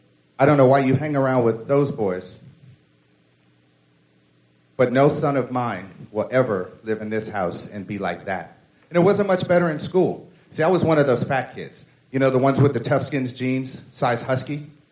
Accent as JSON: {"language": "English", "town": "Charleston", "region": "South Carolina", "country": "United States", "said": "I mean, where are you from? Charleston. I mean, where's your family from? Charleston. I mean, oh, you mean my race? Oh, I'm black."}